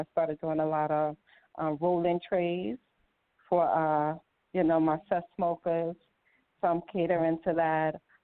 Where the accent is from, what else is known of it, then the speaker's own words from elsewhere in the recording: Brooklyn, New York, United States; I'm from Brooklyn, New York.